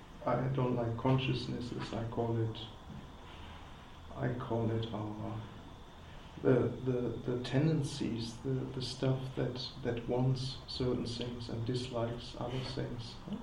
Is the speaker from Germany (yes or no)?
yes; Germany; English is a second language; I grew up with bread in Germany.